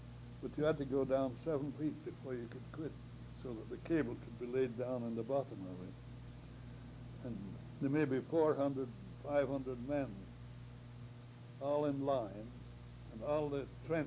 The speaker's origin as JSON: {"language": "English", "region": "England", "country": "United Kingdom", "tie": "born or raised there", "said": "I was brought up in England by a very strict Anglican family, Church of England, in England it was called."}